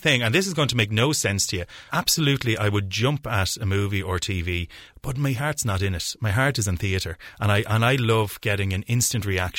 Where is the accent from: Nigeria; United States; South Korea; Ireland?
Ireland; I'm from Ireland myself, the Emerald Isle.